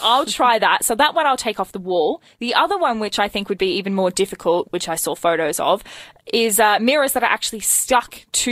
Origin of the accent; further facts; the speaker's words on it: Kalgoorlie, Western Australia, Australia; now in Melbourne, Australia; I grew up in Kalgoorlie in Western Australia.